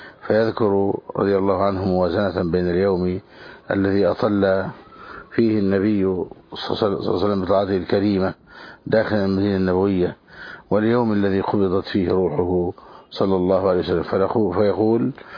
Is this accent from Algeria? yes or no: no; Egypt; عندنا في مصر